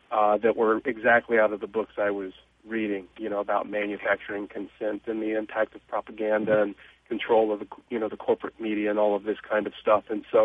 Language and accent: English; Houston, Texas, United States; I was raised in Houston, which meant the odds were that I was going to have conservative politics.